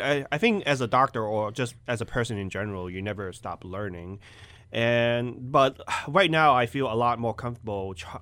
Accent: Boston, Massachusetts, United States; I grew up in Boston, and I did a little bit of EMT.

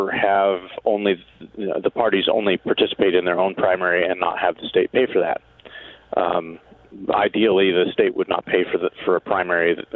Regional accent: Pendleton, Oregon, United States; moved away; One example would be when I moved to Oregon as a teenager. I grew up in Pendleton

